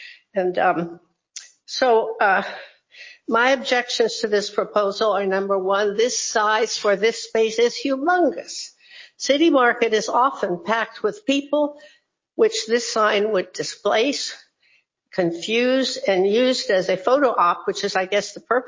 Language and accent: English; Ohio, United States; For the record, I'm from Northeast Ohio, too.